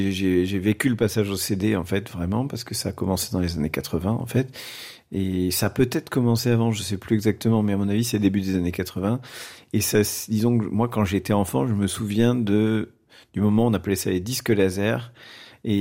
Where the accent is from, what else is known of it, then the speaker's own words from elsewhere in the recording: Toulouse, Occitanie, France; born there; Alors je ne suis pas né dans une famille de musiciens, je suis né à Toulouse